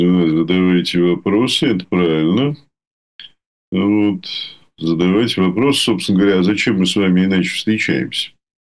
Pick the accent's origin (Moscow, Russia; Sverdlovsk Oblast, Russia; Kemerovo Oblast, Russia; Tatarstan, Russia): Moscow, Russia; а тогда, в те времена, еще так же, как и я, москвич